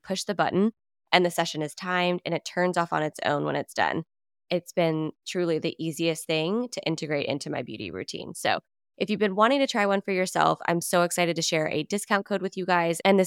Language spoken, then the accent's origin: English; Florida, United States; Growing up in Florida, I didn't always take the proper and necessary precautions in the sun